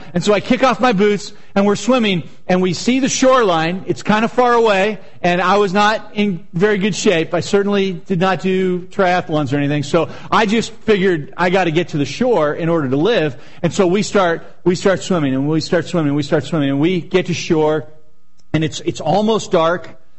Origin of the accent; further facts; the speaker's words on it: Mission Viejo, California, United States; I grew up in Mission Viejo. It's very white and sheltered